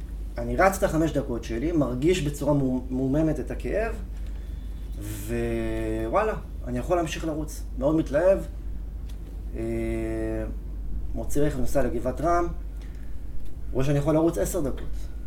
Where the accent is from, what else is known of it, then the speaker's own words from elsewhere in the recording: Jerusalem, Jerusalem District, Israel; אני גדלתי בירושלים, למדתי בתיכון ארטמן